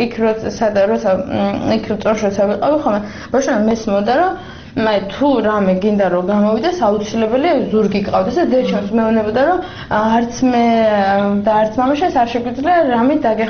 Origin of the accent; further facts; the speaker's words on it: Tsnori, Kakheti, Georgia; 91 წელს დავიბადე და გავიზარდე პრინციპში ძირითადად წნორში. ესე იგი ეს არის ქალაქის სტატუსის მატარებელი ჩვენი დასახლება, მაგრამ არაფერი არ გამორჩა შეულებრივ სოფლისგან. იქ დავიბადე, იქ ცხოვრობდით